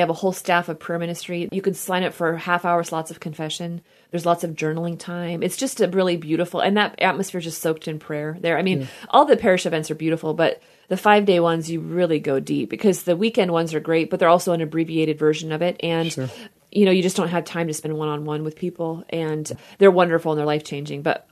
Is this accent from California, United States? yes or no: no; Texas, United States; born there; I was born in Texas. In the state of Texas, all adoptions were closed.